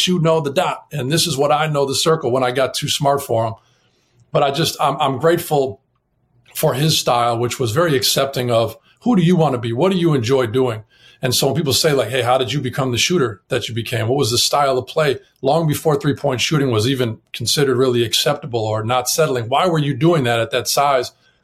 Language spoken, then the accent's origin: English; Milwaukee, Wisconsin, United States; it was also growing up in Milwaukee, it was Ray Allen and it was Michael Redd.